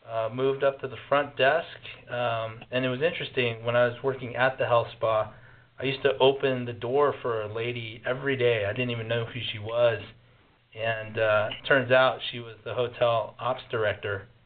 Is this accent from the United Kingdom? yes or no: no; Las Vegas, Nevada, United States; I personally, just growing up in Las Vegas, watched him change the landscape.